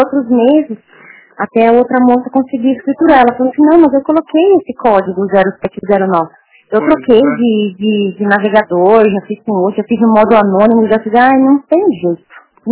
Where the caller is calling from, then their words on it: Curitiba, Paraná, Brazil; a gente é daqui de Curitiba